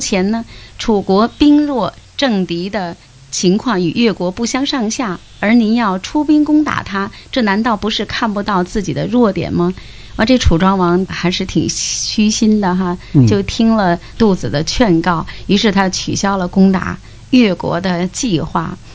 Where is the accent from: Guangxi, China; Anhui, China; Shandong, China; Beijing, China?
Beijing, China; 或者我们北京人叫“吃几两干粮的”哈。